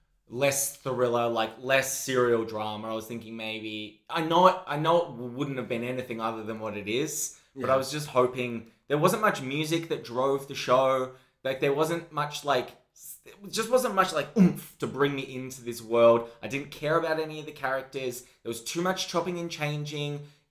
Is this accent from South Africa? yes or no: no; Australia; It's like I can see that as an Australian go, well, this could have been an Australian plot.